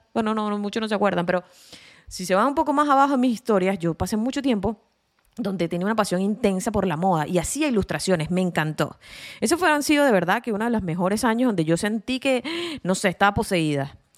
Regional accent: Venezuela; moved away as an adult; he comenzado desde cero 4 veces en 3 países distintos. Por motivos personales y familiares, salí de Venezuela hace más de 12 años.

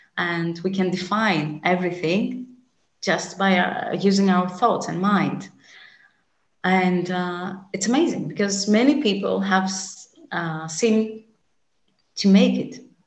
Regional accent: Greece; I am from Greece, and I wanted to pay my tribute to ancient Greek philosophy.

